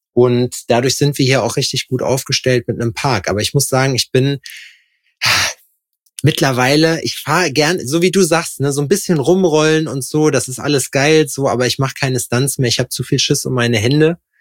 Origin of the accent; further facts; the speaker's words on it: Schalksmühle, North Rhine-Westphalia, Germany; Ja, dann kannst du ja mit Schalksmühle was anfangen.